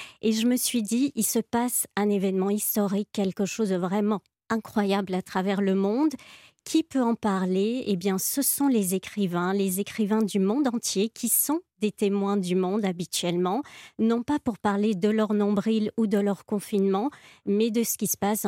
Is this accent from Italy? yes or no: no; Belgium; je cumule aussi parce que je suis belge